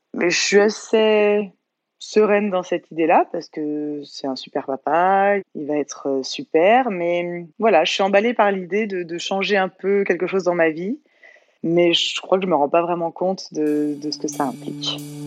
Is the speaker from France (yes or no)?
yes; Bordeaux, Nouvelle-Aquitaine, France; moi, à la base, je viens de Bordeaux et c'est assez différent